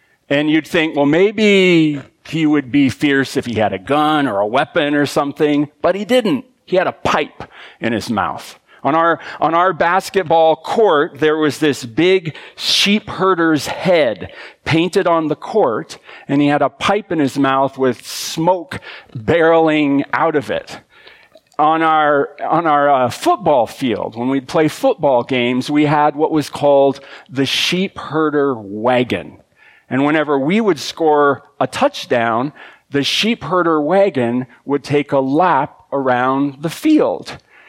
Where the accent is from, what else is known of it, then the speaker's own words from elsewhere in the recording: Big Timber, Montana, United States; But I think one of the more unusual mascots in Montana is from my hometown of Big Timber.